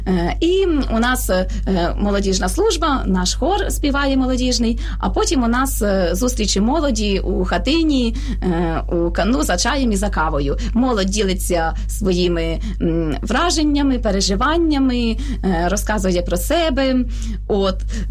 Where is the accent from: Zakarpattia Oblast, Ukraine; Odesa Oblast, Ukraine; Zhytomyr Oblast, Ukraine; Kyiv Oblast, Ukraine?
Zakarpattia Oblast, Ukraine; Rakhiv; now in Kyiv, Ukraine; Ну, я родом із Західної України, із Закарпаття, міста Рахова, центр Європи. Приїхала сюди на навчання. От, якраз ну, з дитинства була вихована в греко-католицькій церкві і знайшла парафію в Києві, Аскольдова могила.